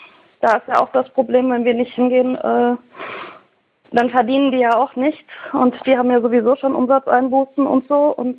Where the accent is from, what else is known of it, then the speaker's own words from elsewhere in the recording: Thuringia, Germany; also ich komme halt aus Thüringen.